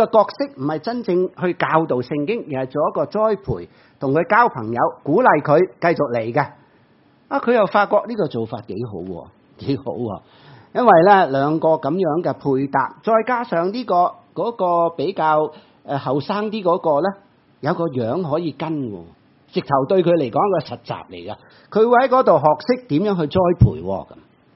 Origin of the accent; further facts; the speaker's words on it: China; 你没有想过我们中国人婆媳的关系可能是很论尽